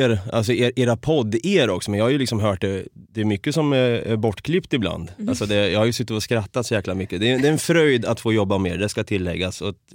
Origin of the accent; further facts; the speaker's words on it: Norrköping, Östergötland, Sweden; Tänk att jag kommer från Norrköping. Det kanske inte hörs, jag vet inte om det hörs.